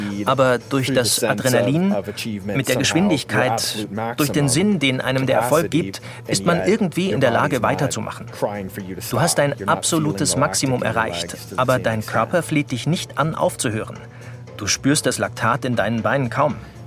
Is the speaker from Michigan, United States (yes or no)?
no; California, United States; German is a second language; besonders in der San Francisco Bay Area, wo ich aufgewachsen bin.